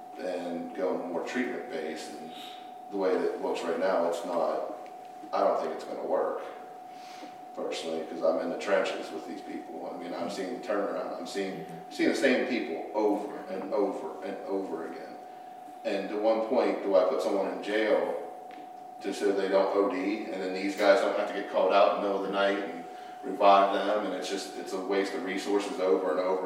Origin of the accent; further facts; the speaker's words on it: Pennsylvania, United States; moved away as an adult; I grew up in Allegheny County, born and raised, moved up here 7 years ago, and haven't looked back since.